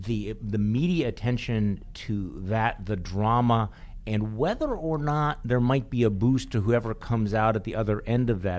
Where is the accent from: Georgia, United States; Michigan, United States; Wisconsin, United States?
Wisconsin, United States; Milwaukee; because I'm from Milwaukee, the Milwaukee area.